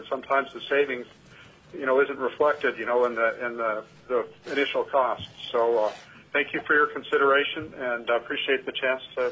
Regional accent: Alaska, United States; I was born and raised in Alaska, lived here my entire life

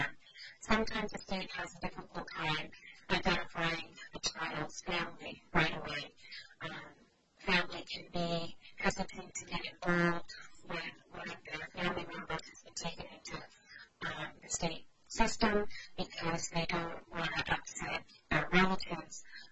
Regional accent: North Dakota, United States; Alaskan and grew up at Ridge Point, where I went to high school down in southeastern North Dakota at my hometown.

